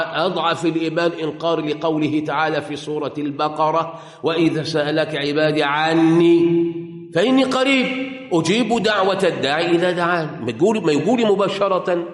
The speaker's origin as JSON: {"language": "Arabic", "country": "Egypt", "said": "وإحنا بالذات كمصريين"}